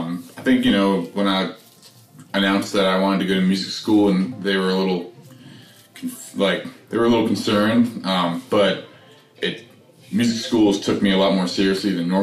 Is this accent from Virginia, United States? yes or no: yes; Virginia, United States; My mom would listen to, you know, country music growing up in Virginia.